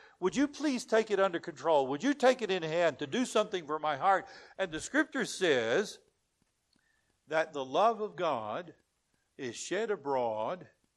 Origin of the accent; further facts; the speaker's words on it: Deep South, United States; I grew up in the Deep South in America when I was a child.